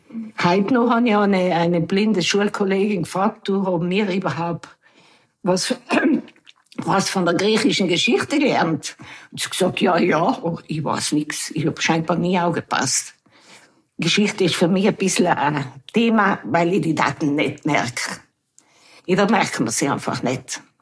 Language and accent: German; Moritzing, Trentino-Alto Adige, Italy; Ja, ich bin aufgewachsen, eigentlich in Moritzing geboren und aufgewachsen.